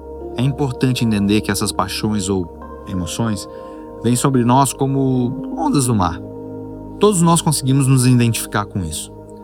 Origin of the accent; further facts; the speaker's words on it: Netherlands; eu sou holandês